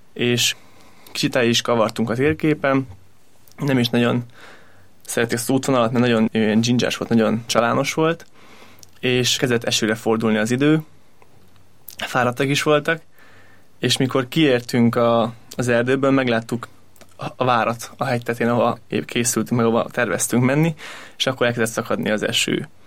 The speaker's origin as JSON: {"language": "Hungarian", "town": "Páty", "region": "Pest", "country": "Hungary", "tie": "born or raised there", "said": "Pátyon születtem, oda költöztek szüleim 25 éve, és ott alakult meg a most már Domus Mariéként nevezett helyi regnum."}